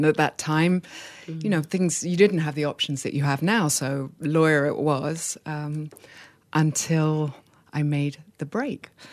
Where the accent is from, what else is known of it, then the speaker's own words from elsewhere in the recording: London, United Kingdom; born there; so I'm half English, half Portuguese, and I'm sure you can guess which is which. I was born in London.